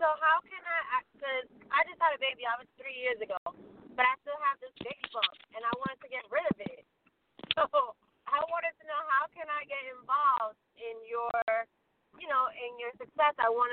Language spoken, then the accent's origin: English; New York City, New York, United States; So, yeah, I'm born and raised in New York, too. But what the Queens I'm a part of right now is by Jamaica.